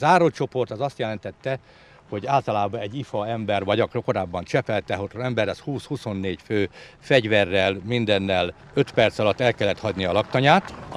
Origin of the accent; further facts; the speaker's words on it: Ópusztaszer, Csongrád-Csanád, Hungary; born there; now in Sopronkövesd, Hungary; Én nem vagyok Sopronkövesdi, én ópusztaszeri születésű vagyok, alföldi, és a helyi illetők azt mondták, hogy minimum 25 év kell ahhoz, hogy valaki törzsgyökeressé váljon. Hát egy kicsivel most már többet vagyok itt.